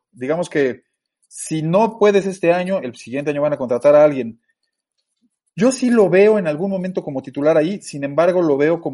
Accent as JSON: {"language": "Spanish", "country": "Mexico", "said": "creo que como mexicanos tenemos que propiciar y empujar a un mexicano a que sí se vaya y que nos represente en ese máximo nivel."}